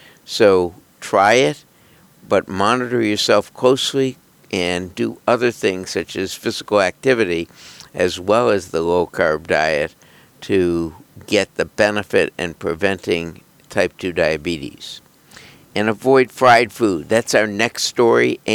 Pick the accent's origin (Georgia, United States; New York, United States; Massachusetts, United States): New York, United States; Buffalo; And I'm from Buffalo, as is our engineer, Caitlin.